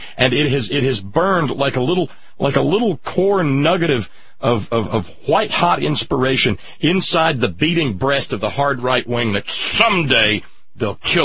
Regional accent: Deep South, United States; again, I'm a guy from the Deep South. Mm-hmm. I was born and raised there.

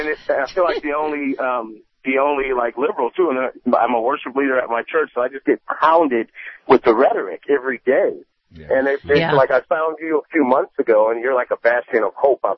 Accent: Buffalo, New York, United States; now in Orange County, United States; Yeah, I'm from Buffalo, New York.

